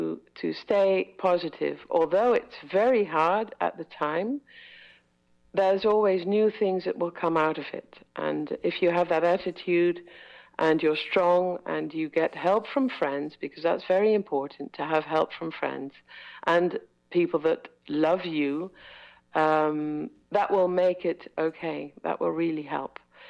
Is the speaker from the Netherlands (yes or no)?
yes; Netherlands; English is a second language; moved away; to leave from the Netherlands to see more of the world. That gave me a lot of problems when I left my hometown.